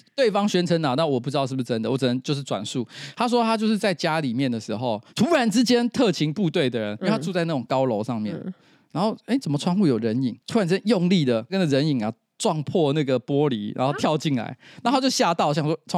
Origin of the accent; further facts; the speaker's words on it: Taiwan; 你是不是歧视我们台湾人？